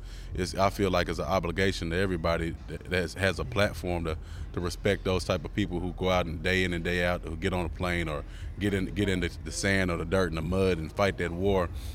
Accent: Jacksonville, Arkansas, United States; growing up in Jacksonville, Arkansas, not having a lot of money or resources when we were growing up

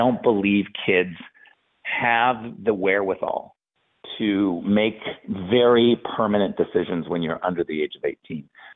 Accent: United States; No, it's wrong to attack me and to steal from me because I'm an American.

